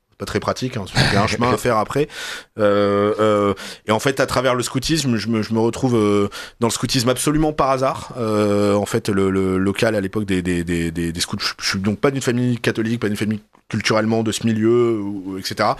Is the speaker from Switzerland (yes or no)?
no; Nice, Provence-Alpes-Côte d'Azur, France; Quand il y a des processions à Nice, comme je disais tout à l'heure, on est des Français assez récents, donc on a un catholicisme assez populaire, un peu à l'italienne